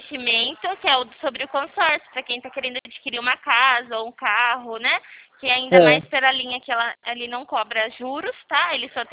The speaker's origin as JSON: {"language": "Portuguese", "town": "São Carlos", "region": "São Paulo", "country": "Brazil", "said": "Eu sou de São Carlos"}